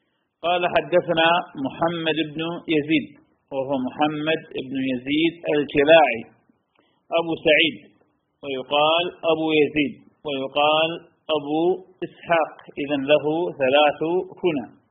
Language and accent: Arabic; Iraq; وأصلح الله حال بلادنا العراق